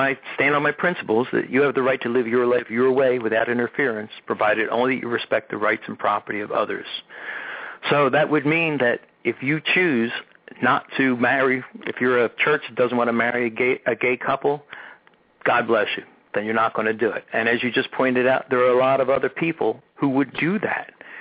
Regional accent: Abington, United States; My hometown of Abington tried to create exactly that sort of an ordinance

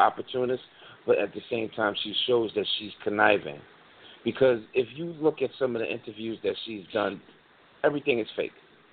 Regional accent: United States; as an American, as a Black man in this country

